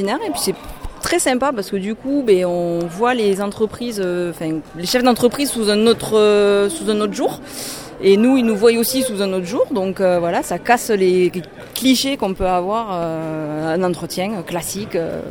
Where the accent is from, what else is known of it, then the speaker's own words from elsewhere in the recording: Villefranche, France; 32 ans, je suis de Villefranche